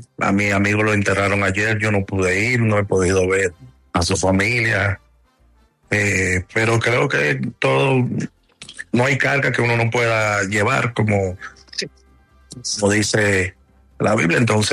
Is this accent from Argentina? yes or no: no; Facatativá, Cundinamarca, Colombia; born there; mis padres y yo, nosotros nacimos en Facatativá, en Cundinamarca, y viajamos seguido.